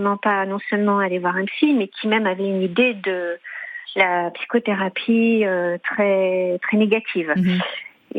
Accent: Paris, Île-de-France, France; Et moi-même, bon, je suis parisienne

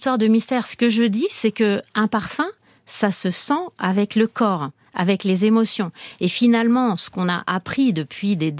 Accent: Paris, Île-de-France, France; J'ai pas grandi en Corse, j'ai grandi à Paris avec beaucoup, beaucoup de séjours en Corse.

